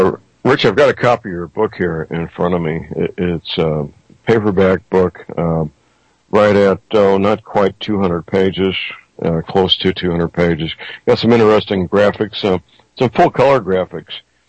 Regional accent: St. Louis, Missouri, United States; Where St. Louis, Missouri, my hometown, there were snowmobile dealerships opening up

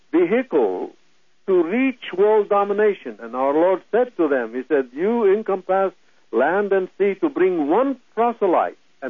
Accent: Syria; I am from Syria, Christian from the tribe of Judah, early Christian.

